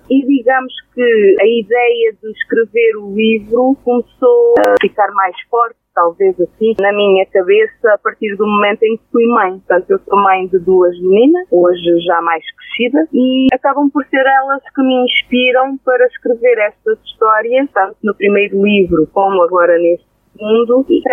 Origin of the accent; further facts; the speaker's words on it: Portugal; Eu sou natural de Luxo, de uma aldeia pequena que é a Verdadinha